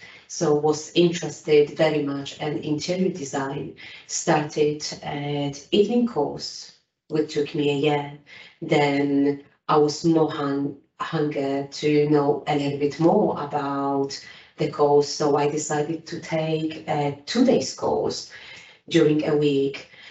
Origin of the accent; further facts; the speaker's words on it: Poland; English is a second language; moved away as an adult; now in United Kingdom; So I'm coming from Poland, and why UK? I think it was the fact that I was looking for new opportunities and definitely new challenges. Coming from a small town in Poland